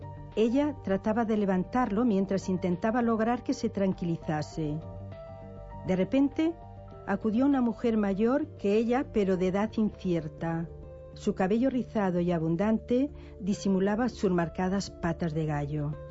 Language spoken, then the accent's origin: Catalan; Castile and León, Spain; born there; also born or lived in Catalonia; els meus avantpassats són tots del Bierzo, i a mi també vaig néixer al Bierzo, i cada any hi vaig, com a mínim una vegada